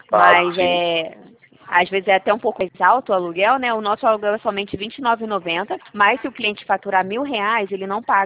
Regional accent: Rio de Janeiro, Brazil; Eu sou do Rio de Janeiro.

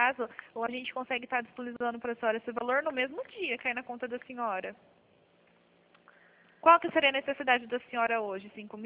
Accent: Penápolis, São Paulo, Brazil; Isso, eu sou de Penápolis, mas eu estou no escritório aqui em Araçatuba.

